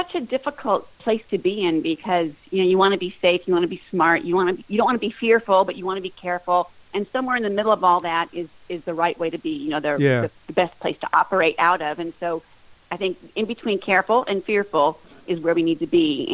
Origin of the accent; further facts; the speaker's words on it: California, United States; because I'm from California. Yeah. California is my home, and I live on an earthquake fault.